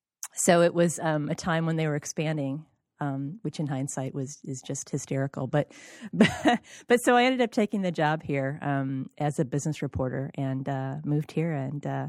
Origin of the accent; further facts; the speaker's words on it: Indiana, United States; now in Ann Arbor, United States; I grew up in Indiana. My parents were getting older.